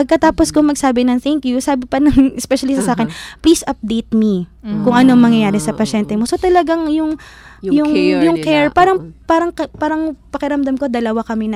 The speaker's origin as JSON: {"language": "Tagalog", "town": "Manila", "region": "Metro Manila", "country": "Philippines", "tie": "born or raised there", "moved": "as an adult", "said": "ako laking Maynila, pinadala ako sa probinsya. Hindi, nung panahon na yun, although mabilis akong natuto magwaray pero nung panahon na yun, hindi ako marunong magwaray."}